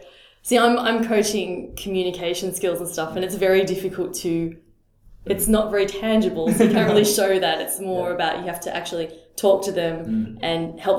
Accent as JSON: {"language": "English", "town": "Melbourne", "region": "Victoria", "country": "Australia", "tie": "born or raised there", "said": "That's what I tell people about Melbourne. When people ask me about my hometown"}